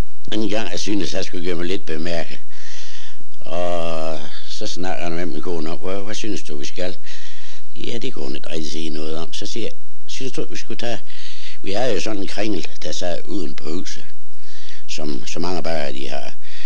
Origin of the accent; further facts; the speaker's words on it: Frøstrup, North Denmark Region, Denmark; Nej, jeg kommer fra Frøstrup. Det er min by, som er opfødt som dreng.